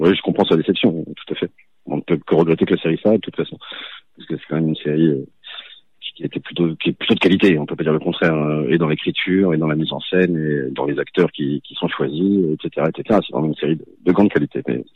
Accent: Toulouse, Occitanie, France; also born or lived in Nantes; Moi, je suis né à Nantes, mais j'ai grandi à Toulouse et ma maman habite Toulouse. Et ma mamie vivait à Albi jusqu'à il n'y a pas très longtemps. Voilà. Je suis effectivement de la région.

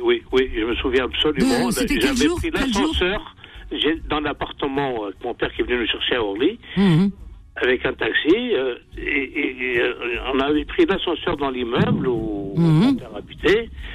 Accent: Kabylie, Algeria; moved away as an adult; now in France; Je venais de Kabylie, je montais tout en haut

